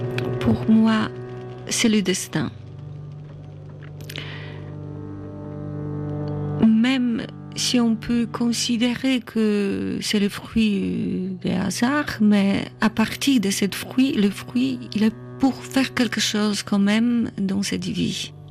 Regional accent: Poland; now in Paris, France; je ressens mon destin d'être là pour pouvoir aussi transmettre quelque chose en tant que Polonaise, exactement.

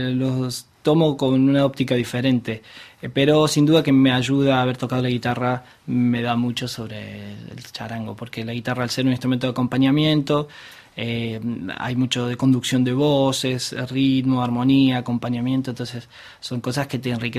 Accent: Unquillo, Córdoba, Argentina; Entonces yo, cuando tenía un mes de edad, ya estaba en Unquillo. Pues puedo decir que soy oriundo de Unquillo.

